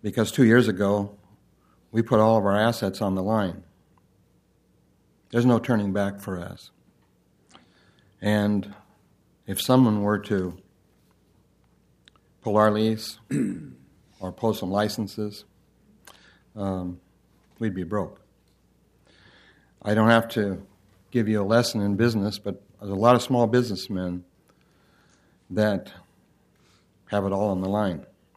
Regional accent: Portland, Oregon, United States; born there; I was born in Portland 71 years ago. I'm a graduate of Portland State. I've been a Portlandite all my life.

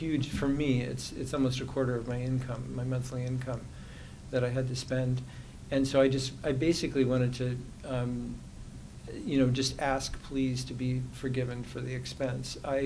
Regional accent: New York, United States; I'm from New York, and when I pulled up, I just stopped where I could stop.

